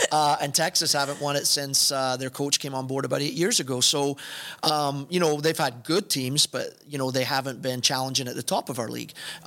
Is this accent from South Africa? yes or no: no; Scotland, United Kingdom; growing up in Scotland and just being a huge fan of British, English, Scottish soccer, it really hits close to home.